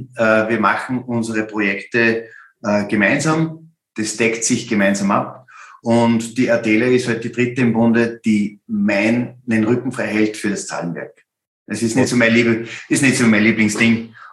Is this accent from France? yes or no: no; Upper Austria, Austria; als Oberösterreicher habe ich viel mehr Freude, wenn ich nur mit Oberösterreichern arbeite.